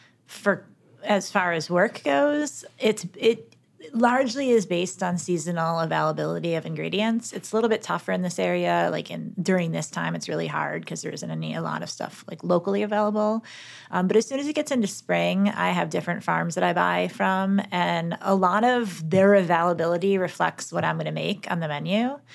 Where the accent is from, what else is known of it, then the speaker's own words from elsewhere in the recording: Buffalo, New York, United States; also born or lived in Northern California; I grew up in Buffalo. I think the food in Buffalo is very similar to like the food culture here. But I did live in Northern California for 5 years